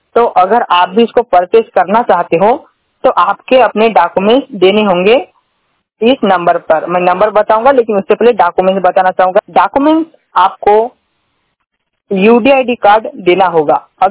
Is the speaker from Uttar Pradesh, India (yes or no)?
no; Maharashtra, India; और मैं महाराष्ट्र से हूँ।